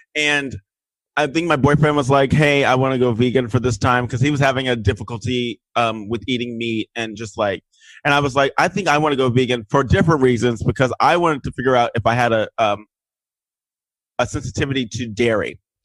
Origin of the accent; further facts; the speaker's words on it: Texas, United States; I'm from Texas and I'm a big meat eater.